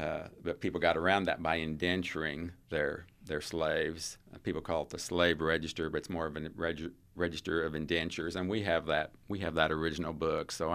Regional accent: Indiana, United States; I'm originally from the northern part of the county, just north of Edwardsport. I grew up on a farm there, went to North Knox High School

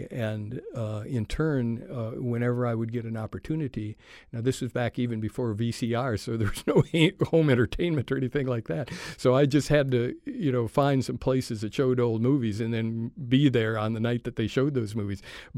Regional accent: Minnesota, United States; accent: Scandinavian brogue; now in Knoxville, United States; I'm from Minnesota. Yeah. Listeners may still hear a little of that Scandinavian brogue whenever I go. I go back a couple times a year. My mother and two sisters still live in the Twin Cities area, so I go back to get my refresher course in my dialect.

